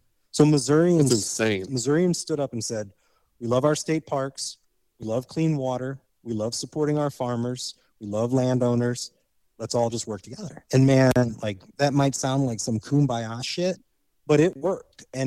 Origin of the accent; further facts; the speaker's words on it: Indiana, United States; because I grew up in Indiana. I worked for the DNR.